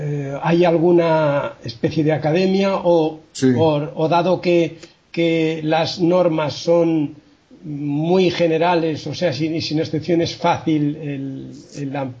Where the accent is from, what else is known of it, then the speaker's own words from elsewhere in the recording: Soria, Castile and León, Spain; uno como yo, por ejemplo, que soy de Soria